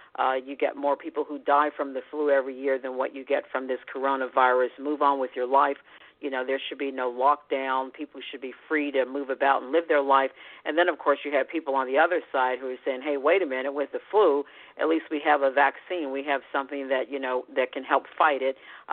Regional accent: United States; I'm American journalist and broadcaster

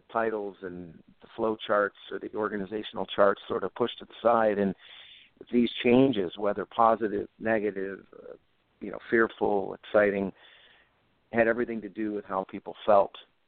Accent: Rochester, New York, United States; I think of one from my hometown of Rochester, New York, Wegmans.

